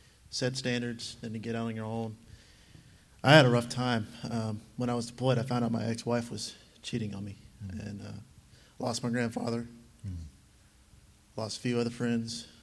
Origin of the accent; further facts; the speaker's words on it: Fayetteville, North Carolina, United States; I'm from Fayetteville, North Carolina, home of the 82nd Airborne Division.